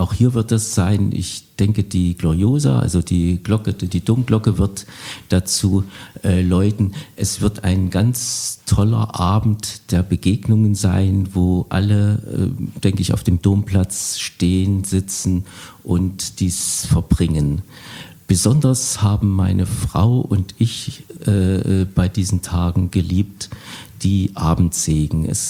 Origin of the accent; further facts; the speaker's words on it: Bad Langensalza, Thuringia, Germany; Ich sagte ja, ich komme aus Bad Langensalza.